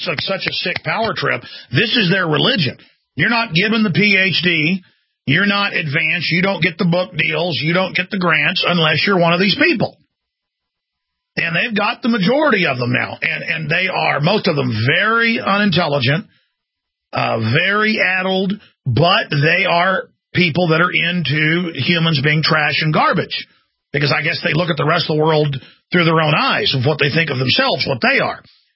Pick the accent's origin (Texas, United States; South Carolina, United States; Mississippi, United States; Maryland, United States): Texas, United States; Dallas; And I grew up in Dallas, and it's still there.